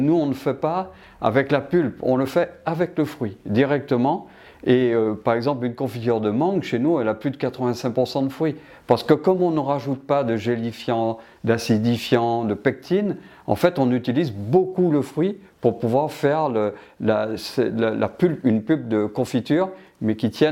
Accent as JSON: {"language": "French", "country": "Martinique", "lives_now": "French Guiana", "said": "moi je suis de l'outre-mer, c'est-à-dire que je suis martiniquais, mais ça fait 40 ans que je vis en Guyane. Ma vie est en Guyane, mes enfants sont nés en Guyane, ma famille, mes amis sont en Guyane."}